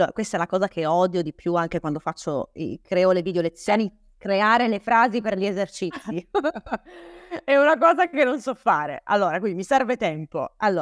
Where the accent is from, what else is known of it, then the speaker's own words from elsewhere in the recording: Apulia, Italy; accent: Salentino; e mezza salentina. La mia mamma è di Bari, il mio papà è della provincia di Brindisi, però sono nata e cresciuta nella provincia di Brindisi, quindi il dialetto che io parlo è un dialetto salentino e il siciliano non ho difficoltà a capirlo.